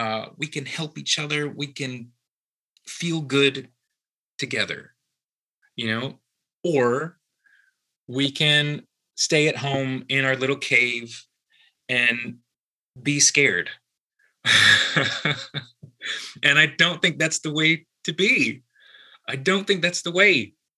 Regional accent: Alva, Oklahoma, United States; so I grew up in Oklahoma. It's really, really common for people from my small town, which is called Alva.

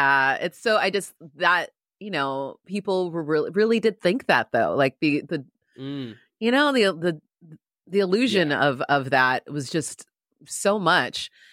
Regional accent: San Diego, California, United States; because I grew up in San Diego, in a very predominantly white area of the world.

